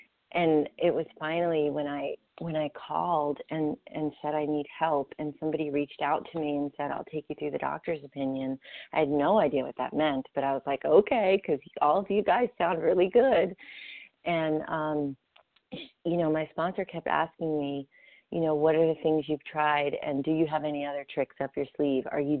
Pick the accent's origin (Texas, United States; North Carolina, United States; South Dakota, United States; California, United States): North Carolina, United States; Raleigh; from Raleigh, North Carolina, recovered compulsive overeater.